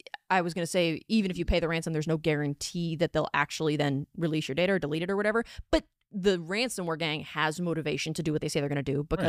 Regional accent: Florida, United States; it's no secret that like I'm from Florida.

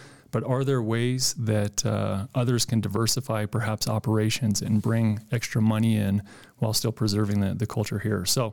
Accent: Denver, Colorado, United States; moved away as an adult; also born or lived in Utah / Nevada / New Mexico; I grew up in the Denver area and had always been interested in outdoor things and water, and college took me out of state. I did my undergraduate in Utah, and then master's work in Nevada, and then my PhD down in Albuquerque.

